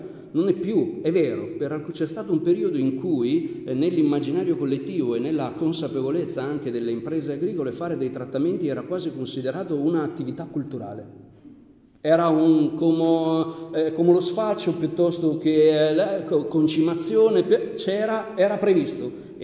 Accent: Sicily, Italy; anche nel nostro Piemonte, poi lo dico nostro, io da siciliano comunque

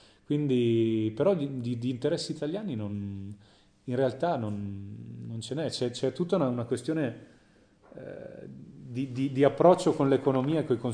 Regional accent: Lombardy, Italy; perché io arrivo appunto da zone in cui mia nonna era di Pontida, vi dico solo questo, diciamo che sono lombardo

